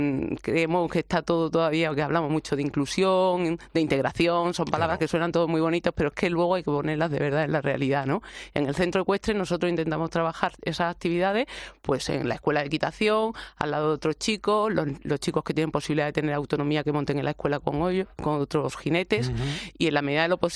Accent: Granada, Andalusia, Spain; accent: Andalusian; Granaína.

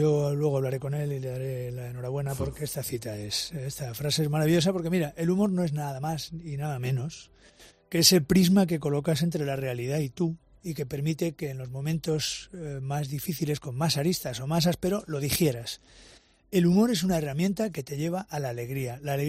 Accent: Andalusia, Spain; yo tengo el alma del andaluz, yo soy andaluz porque me pasa esto

